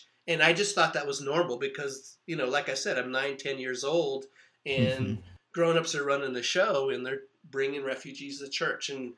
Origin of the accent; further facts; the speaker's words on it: San Diego, California, United States; When I was a kid, I grew up in San Diego, East San Diego